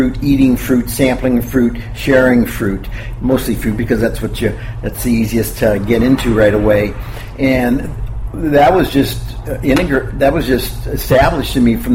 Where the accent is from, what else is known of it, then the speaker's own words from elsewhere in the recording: Ohio, United States; now in California, United States; When I came out from Ohio, I was interested in my diet and you know, understanding I was a vegetarian for a while.